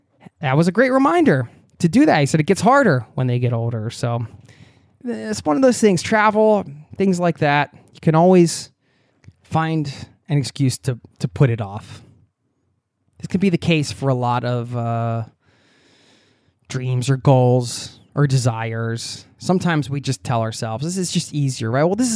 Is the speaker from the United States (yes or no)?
yes; New York City, New York, United States; I'm in my mid-50s. I was born in New York City and have lived most of my life in the New York area.